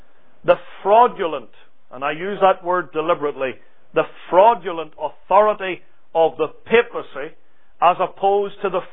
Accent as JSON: {"language": "English", "country": "United Kingdom", "said": "And I say that as a Brit."}